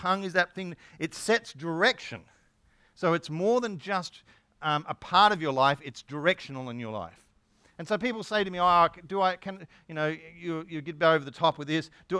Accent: Yarrawonga, Victoria, Australia; I grew up in Yarrawonga, but I went to school in Wangaratta for my high school, Wang Tech.

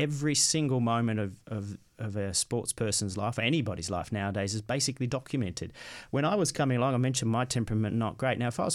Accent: Australia; So I was brought up in Australia.

